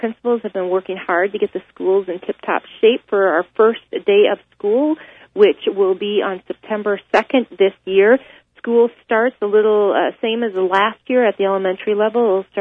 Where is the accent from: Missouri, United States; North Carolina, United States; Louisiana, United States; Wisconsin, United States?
Wisconsin, United States; Black River Falls; also born or lived in West Dallas, Wisconsin; I was born in West Dallas, Wisconsin. I lived there until I was 6 years old, and then my family moved to Black River Falls, Wisconsin, which is where my mom grew up. I went to middle school, high school, graduated there.